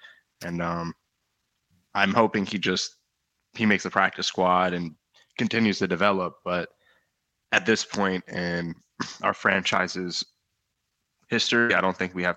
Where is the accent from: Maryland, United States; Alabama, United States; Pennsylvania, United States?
Maryland, United States; I'm from the Harvard County area.